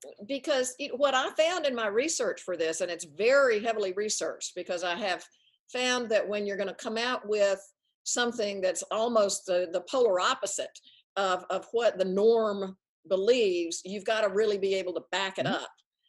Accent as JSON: {"language": "English", "region": "the South", "country": "United States", "tie": "born or raised there", "said": "When I grew up in the Bible Belt, I was religious"}